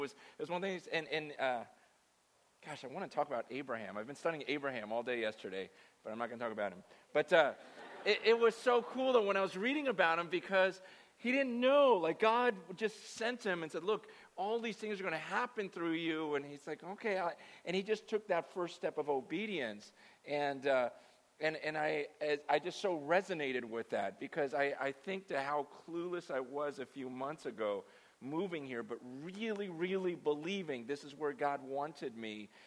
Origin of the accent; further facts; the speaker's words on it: San Francisco, California, United States; born there; It never crossed my mind that I was born in San Francisco. Do you know I was born in Chinatown? Yeah, I was born in the hospital in Chinatown. My mother died giving birth to me in Chinatown.